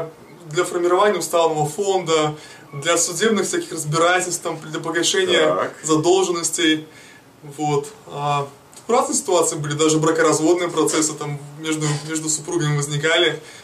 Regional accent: Grodno, Grodno Region, Belarus; moved away as an adult; now in Connecticut, United States; Прибыл я из Беларуси, город Гродно.

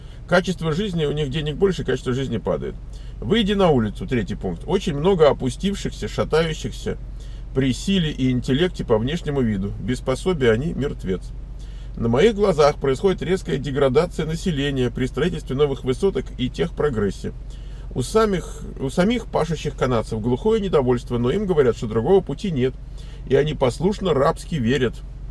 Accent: Moscow, Russia; Я сам из Москвы, Россия.

